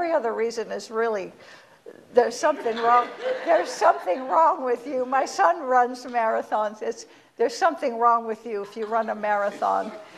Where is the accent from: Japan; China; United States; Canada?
Japan; where I grew up in Japan